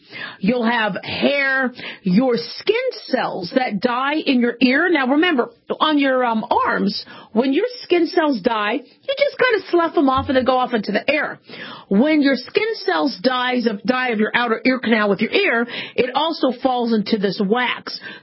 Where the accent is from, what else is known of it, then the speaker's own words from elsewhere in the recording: Phoenix, Arizona, United States; one of the things that scared us growing up in Phoenix, Arizona, is people would be getting crickets crawling into their ears